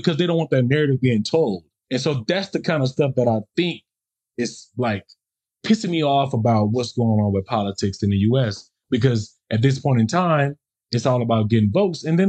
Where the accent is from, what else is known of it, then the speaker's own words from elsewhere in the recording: United States; obviously, I grew up in the States.